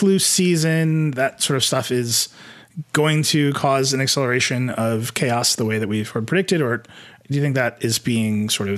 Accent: Midwest, United States; I'm from the Midwest. It seems like there's outbreaks in the Midwest.

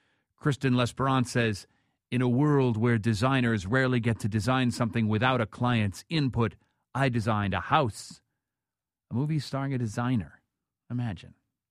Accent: Michigan, United States; You know, a long time ago, I grew up in Western Michigan.

